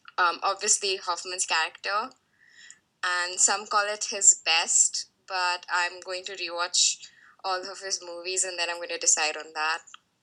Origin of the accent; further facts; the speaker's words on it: India; from India and I blog at Being Norma Jean and I will be your host today.